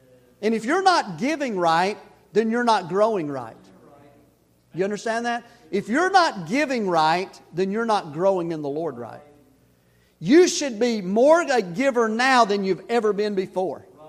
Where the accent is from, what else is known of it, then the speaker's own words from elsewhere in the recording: Tennessee, United States; And I'm from Tennessee, and so I'm real slow about stuff.